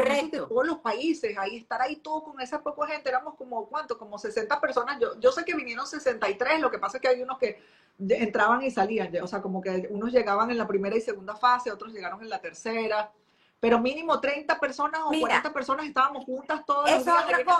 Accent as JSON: {"language": "Spanish", "country": "Venezuela", "lives_now": "China", "said": "soy una venezolana instalada aquí en China, soy una mamá, tengo una hija"}